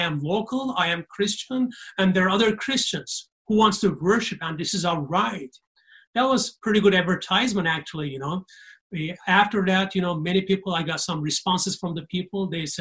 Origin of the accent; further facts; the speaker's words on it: Turkey; I'm coming from Turkey. Let me give you a brief information about my country.